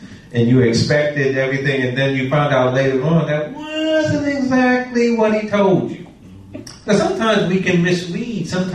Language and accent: English; New York, United States; I'm just from New York, right? Don't look at me too long. You can't fix your eyes on me too long. People from New York know what I'm talking about.